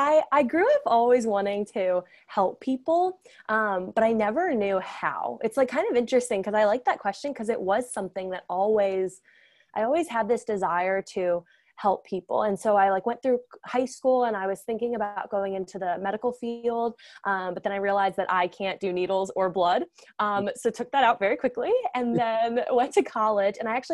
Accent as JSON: {"language": "English", "region": "Illinois", "country": "United States", "tie": "born or raised there", "accent": "slight accent", "said": "so if you can't tell, I have a slight accent. So I grew up in Southern Illinois. I'm right across the river from St. Louis"}